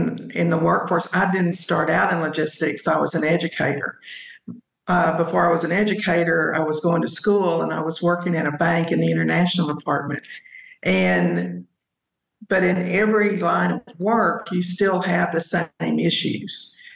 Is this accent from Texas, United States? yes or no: yes; Texas, United States; accent: Texas; I lost my Texas accent. I had to be very intentional about the way I spoke.